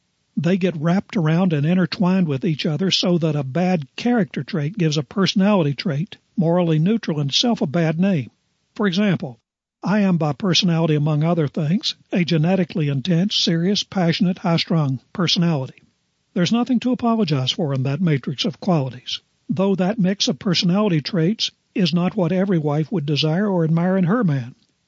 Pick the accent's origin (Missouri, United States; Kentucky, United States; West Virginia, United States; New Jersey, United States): West Virginia, United States; born there; I was born in the Depression era in a southern West Virginia coal mining camp, uglier than sin, rougher and rowdier than a Wild West town.